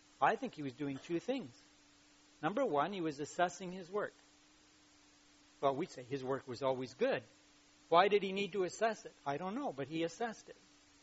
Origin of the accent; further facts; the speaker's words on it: United Kingdom; as Puritan English, British people, you know, of the stiff upper lip